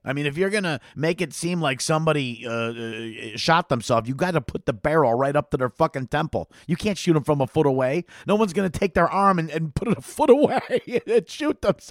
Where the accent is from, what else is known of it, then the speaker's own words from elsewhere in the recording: Schaumburg, Illinois, United States; I grew up in a town with 75,000, you know, and we often went to the neighboring town. I was raised in Schaumburg. And next to it is Hoffman Estates, Illinois.